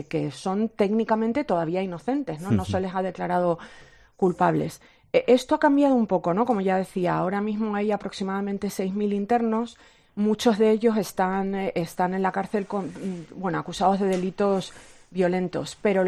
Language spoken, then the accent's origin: Spanish; Lanzarote, Canary Islands, Spain; moved away as an adult; now in United States; Soy de Lanzarote, sí.